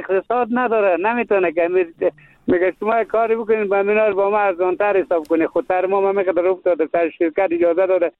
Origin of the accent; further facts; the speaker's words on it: Badghis, Afghanistan; فعلا به ولایت بادغیس هستم، از ولایت بادغیس هستم.